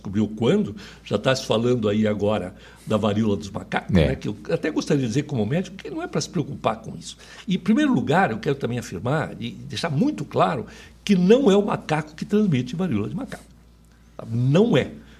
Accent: Curitiba, Paraná, Brazil; also born or lived in São Paulo; Você sabe que eu sou curitibano.

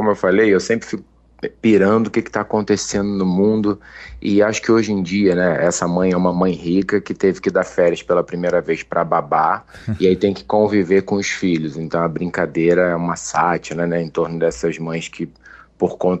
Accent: Rio de Janeiro, Brazil; Vila Isabel, que é de onde eu vim, né? Eu sou do Morro dos Macacos, ali da região, então a Vila Isabel fica ali bem próximo.

